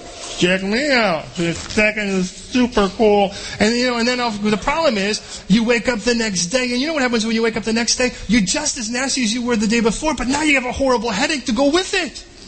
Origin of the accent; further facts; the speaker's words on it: United States; pardon me for this, I'm an American.